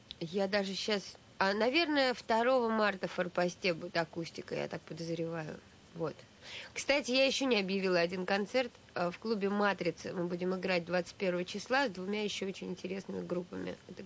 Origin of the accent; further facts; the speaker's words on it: Moscow, Russia; я из Москвы. Я родилась 19 апреля 61 года в Москве.